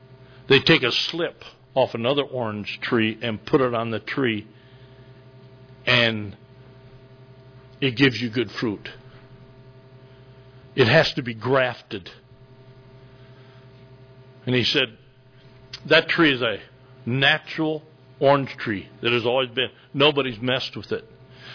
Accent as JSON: {"language": "English", "region": "Michigan", "country": "United States", "tie": "born or raised there", "said": "I know I grew up in Michigan, and we graft a lot of trees. At my house in Michigan, on my farm"}